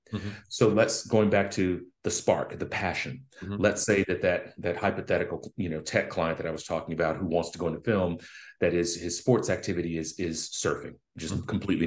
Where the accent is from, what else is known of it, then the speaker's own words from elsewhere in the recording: Memphis, Tennessee, United States; No, I grew up in North Memphis. I was born July 27th, 1973, 50 years old.